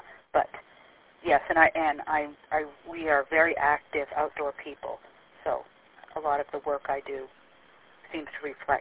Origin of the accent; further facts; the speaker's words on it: New Hampshire, United States; because I grew up in New Hampshire, and because of the colonial aspects of living in New Hampshire